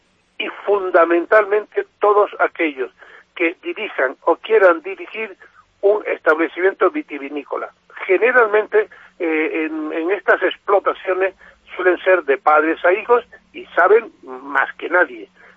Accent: Canary Islands, Spain; Yo soy canario, pero medio leonés.

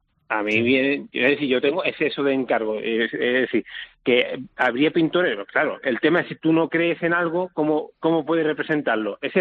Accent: Málaga, Andalusia, Spain; como malagueño que soy, el mar lo tengo bastante cerca y lo he vivido con él.

